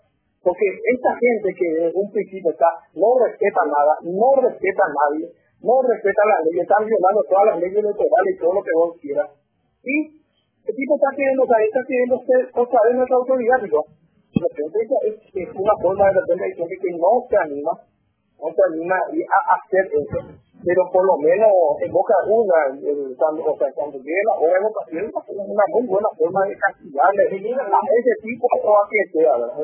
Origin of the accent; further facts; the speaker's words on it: Paraguay; Somos paraguayos libres y soberanos.